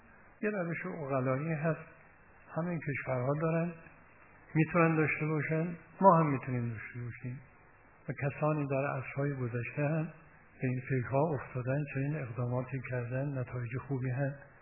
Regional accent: Iran

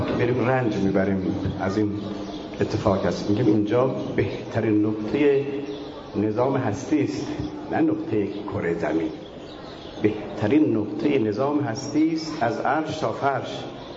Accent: Iran; نگفتم ایرانی هم، گفتم آیم ترکیش. اونم ترک هم دارم.

